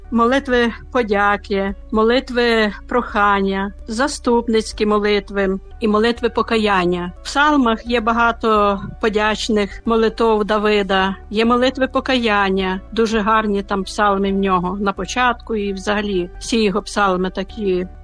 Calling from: Lviv, Lviv Oblast, Ukraine; я зі Львова.

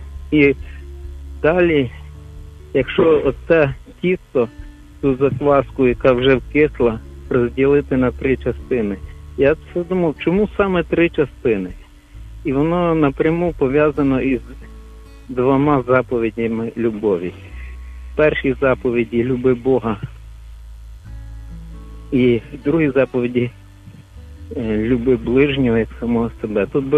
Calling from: Lviv, Lviv Oblast, Ukraine; я зі Львова.

